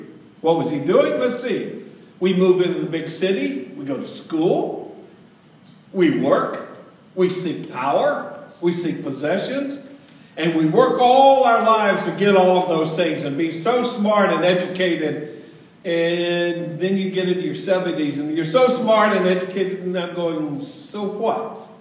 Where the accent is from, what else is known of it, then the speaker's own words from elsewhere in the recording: Texas, United States; And see, I grew up in Texas, South Texas, where it was just as hot as blazes.